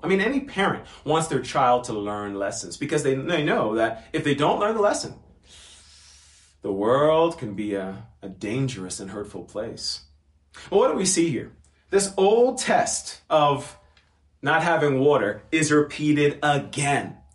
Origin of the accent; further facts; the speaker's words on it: United States; also born or lived in Nigeria; now in South Africa; Even as an American, I'm grateful to be here. Having been and lived in Nigeria for 3 years with my family